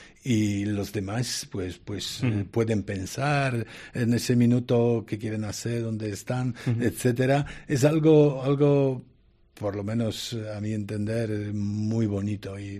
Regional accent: Poland; Spanish is a second language; soy de Polonia, de un país católico

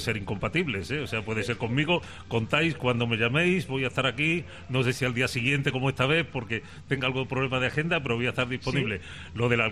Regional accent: Cádiz, Andalusia, Spain; yo digo que soy gaditano, cadista y carnavalero.

